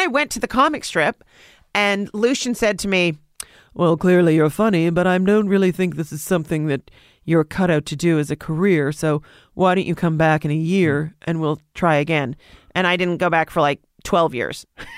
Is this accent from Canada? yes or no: yes; Canada; I am. I'm just Canadian.